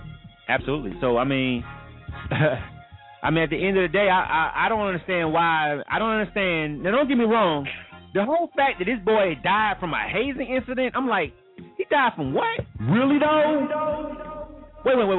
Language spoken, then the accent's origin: English; Panama City, Florida, United States; I'm from Panama City, Florida. That is 1 hour and 20 minutes from Tallahassee.